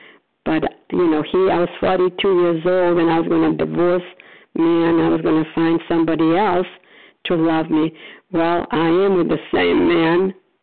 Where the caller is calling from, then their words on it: Port Charlotte, Florida, United States; No, I'm calling from Florida, Port Charlotte, Florida.